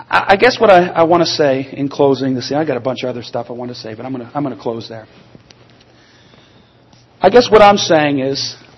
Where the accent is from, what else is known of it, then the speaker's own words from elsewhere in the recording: Canada; I know it affected me as a Canadian.